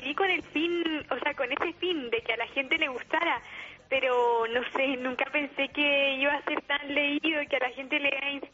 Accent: Chile; now in Spain; yo soy chilena y me tuve que venir a España

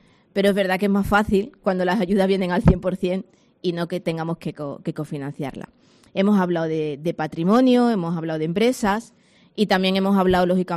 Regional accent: Jerez, Andalusia, Spain; yo lo soy de Jerez

